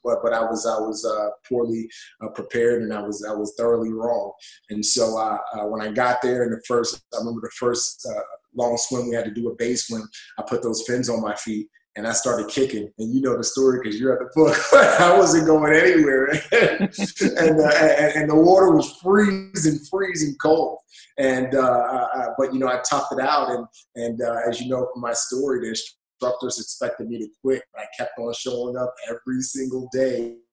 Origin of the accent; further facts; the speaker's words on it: New York City, New York, United States; Yeah. So, growing up in the Bronx, there's not a lot rec pools in the area